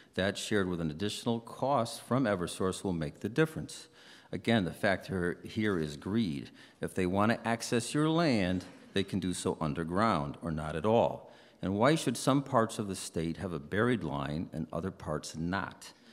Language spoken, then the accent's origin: English; Vermont, United States; I, for one, will vacation in my home state of Vermont or to travel to Maine.